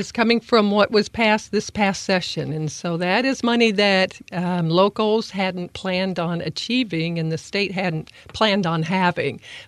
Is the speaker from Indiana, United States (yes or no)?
yes; Evansville, Indiana, United States; as a young girl growing up in Evansville, I never dreamt that my life's journey would take me to this place